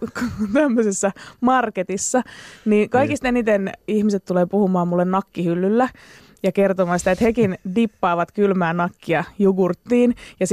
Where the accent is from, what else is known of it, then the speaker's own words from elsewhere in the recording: Espoo, Uusimaa, Finland; Mähän on niinku Espoon getosta, eli Laaksolahdesta.